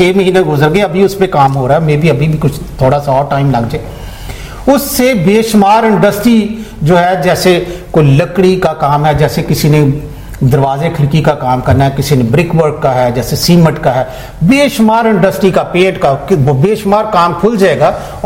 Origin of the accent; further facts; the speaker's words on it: Lahore, Punjab, Pakistan; جب ہم چھوٹے تھے یا پیچھے سے آج سے 15 سال 10 سال پیچھے لے جائیں, تو وہ جو ہمارے علاقے میں لاہور میں جس علاقے میں ہم رہتے تھے